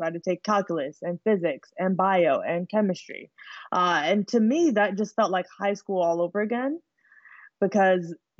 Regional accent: New York City, New York, United States; now in California, United States; I'm from New York originally. I'm living out in California now, but I grew up between Staten Island and Harlem.

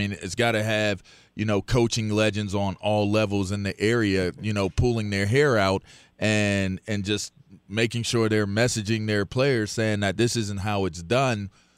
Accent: Pittsburgh, Pennsylvania, United States; I'm from Pittsburgh, so I get how we are as fans.

